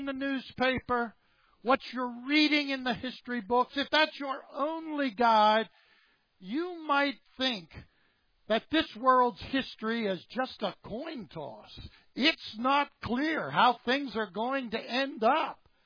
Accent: Uniontown, Pennsylvania, United States; That's actually the birth date of my hometown, Uniontown, Pennsylvania.

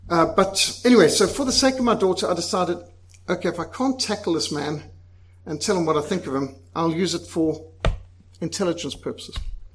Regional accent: Zimbabwe; When I was brought up in Rhodesia

